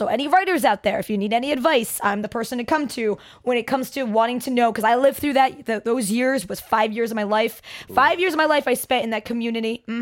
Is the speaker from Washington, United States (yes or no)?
no; New Jersey, United States; accent: New Jersey; I would try to hide my New Jersey accent until I was like, I can't do this anymore.